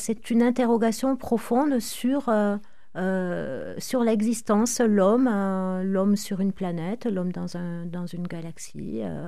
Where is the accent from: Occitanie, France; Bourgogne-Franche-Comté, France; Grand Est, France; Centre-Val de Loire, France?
Occitanie, France; Toulouse; born there; je suis née à Toulouse en France